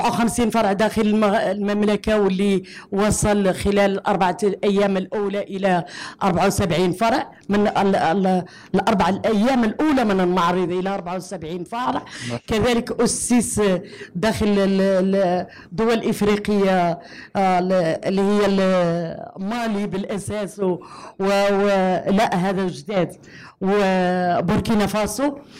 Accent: Guelmim-Oued Noun, Morocco; أولا أننا ننتمي لجهة من الصحراء اسمها جهة قليميم وادنون

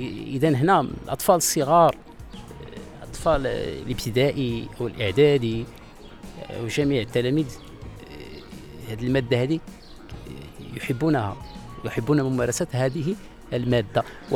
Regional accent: Morocco; جميع ألوان التراب اللي احنا كمغاربة، المغاربة العلاقة ديالنا مع الأرض مع المحيط الطبيعي

